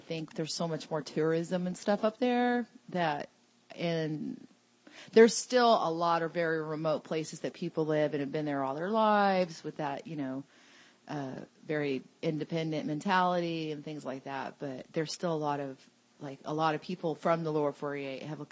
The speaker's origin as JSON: {"language": "English", "region": "Alaska", "country": "United States", "tie": "born or raised there", "also_born_or_lived": "Texas", "said": "Well, I lived pretty much half of my life in Alaska and half in Texas."}